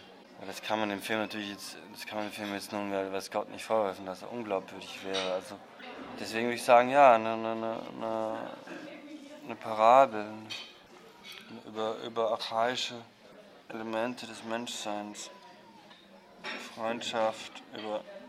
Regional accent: Vorarlberg, Austria; Also da, wo ich aufgewachsen bin, Vorarlberg, ist schon sehr autoritär alles gewesen.

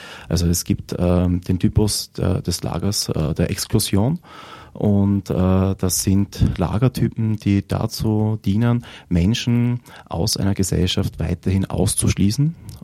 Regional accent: Austria; Wir haben nun als Österreicherin ein Vorzeigeprojekt

